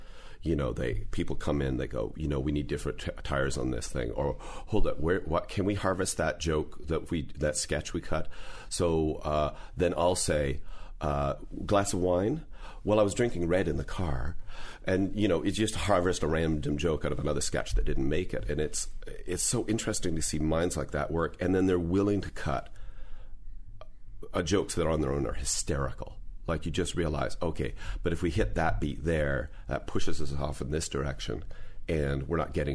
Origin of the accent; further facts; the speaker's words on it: Canada; now in United States; Because we're all Canadian.